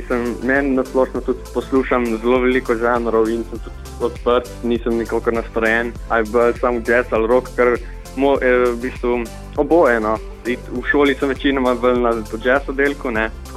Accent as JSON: {"language": "Slovenian", "town": "Cerknica", "region": "Littoral–Inner Carniola", "country": "Slovenia", "said": "ker sem jaz tukaj iz Cerknice ostali pa tudi iz okolice Ljubljane oziroma tam Žal"}